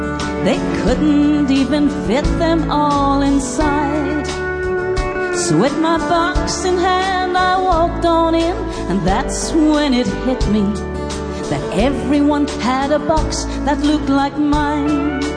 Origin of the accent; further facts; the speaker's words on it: Ireland; I come from Ireland, by the way, in case you're not too sure where the accent is from.